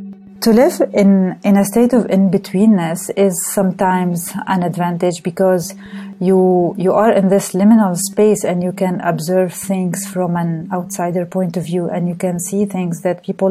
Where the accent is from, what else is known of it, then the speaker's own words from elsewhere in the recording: Lebanon; also born or lived in Soviet Union / France; now in California, United States; I was born and raised in Lebanon. I lived successively in what used to be called the Soviet Union, then in France, and then finally landed in California, where I still live. I translate from Arabic and French into English.